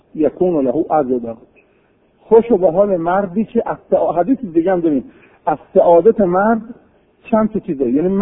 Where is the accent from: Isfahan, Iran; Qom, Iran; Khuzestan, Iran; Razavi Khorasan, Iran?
Isfahan, Iran; Kashan; شهر خودمون کاشون خودمون